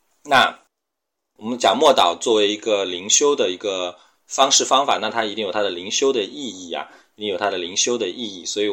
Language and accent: Chinese; China; 这个我们中国人比较听得很多的